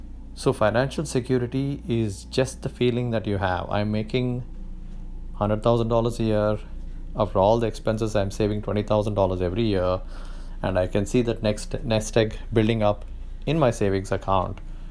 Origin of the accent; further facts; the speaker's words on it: South India, India; I'm from South Indian middle class where you make as much money as you can, spend as little as you can, and save as much as you can.